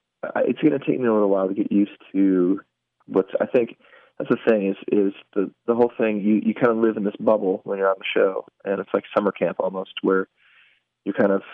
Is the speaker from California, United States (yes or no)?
no; Detroit, Michigan, United States; also born or lived in Lansing; It's a song that was inspired by growing up in Detroit and living in Lansing for so long.